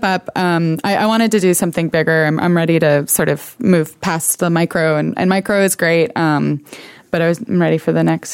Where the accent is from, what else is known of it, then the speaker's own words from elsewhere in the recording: New York, United States; Well, I'm from New York, so that may answer.